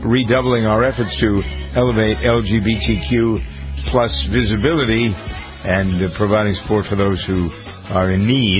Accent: Framingham, Massachusetts, United States; In my hometown of Framingham, the mayor has said we're not going to have any beaches open this summer.

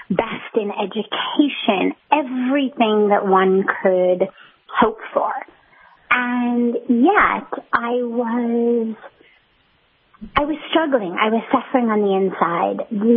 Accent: Los Angeles, California, United States; I was raised in Los Angeles in Hollywood

